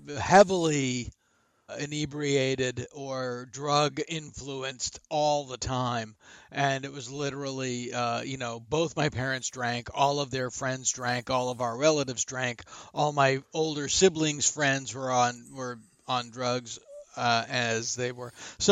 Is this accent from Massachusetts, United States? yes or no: yes; Boston, Massachusetts, United States; also born or lived in San Francisco; And prior to that, I lived in San Francisco for a couple of years, but I'm from Boston originally.